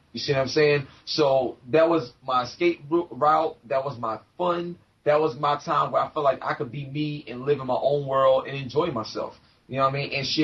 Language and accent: English; Brooklyn, New York, United States; Well, I'm from Brooklyn, East New York. Originally, I'm actually, I live in Queens right now, but Brooklyn, stand up all day. That's where I'm from.